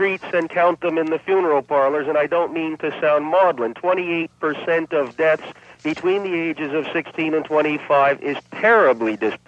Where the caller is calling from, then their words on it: Montreal, Quebec, Canada; From Montreal.